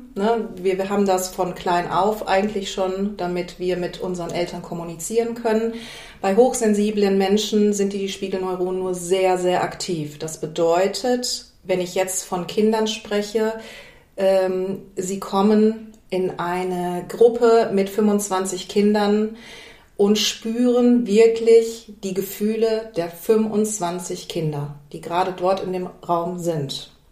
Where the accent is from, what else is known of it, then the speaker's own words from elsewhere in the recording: Waltrop, North Rhine-Westphalia, Germany; Ich komme aus Waltrop